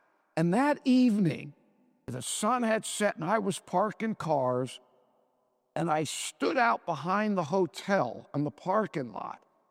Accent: Miami Beach, Florida, United States; I grew up on Miami Beach, and I got my driver's license at 16.

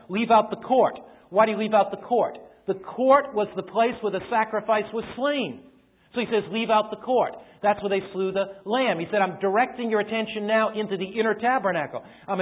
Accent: United States; I mean, here I came as an American.

